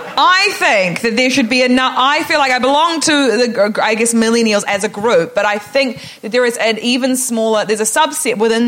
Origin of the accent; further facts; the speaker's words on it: New Zealand; I am from New Zealand.